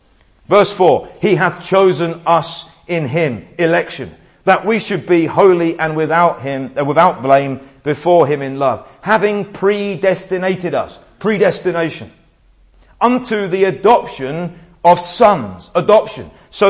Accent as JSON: {"language": "English", "country": "United Kingdom", "said": "I didn't really know how to pray being a Brit last year or earlier this summer."}